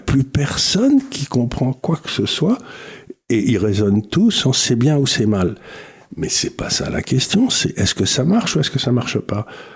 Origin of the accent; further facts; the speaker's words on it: France; quand j'étais jeune en France